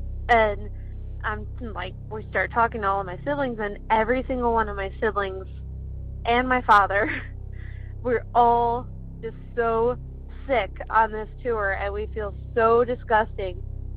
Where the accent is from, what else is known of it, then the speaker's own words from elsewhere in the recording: Midwest, United States; we go, like, we're from the Midwest, and we'll go to like the East Coast